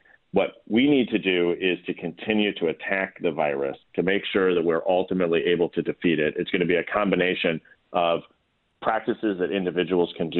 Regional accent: Janesville, Wisconsin, United States; to the grocery store, to other places in my hometown of Janesville.

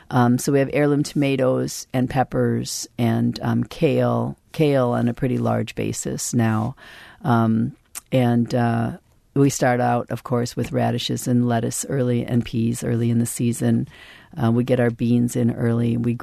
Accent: California, United States; What I said was I'm from California, and in California, if I didn't have them in March, then I would panic.

